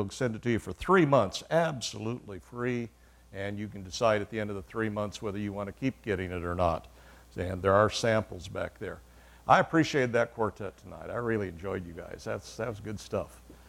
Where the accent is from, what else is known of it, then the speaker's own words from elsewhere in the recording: Indiana, United States; also born or lived in Ohio; How many of you are from Indiana? That's my home state.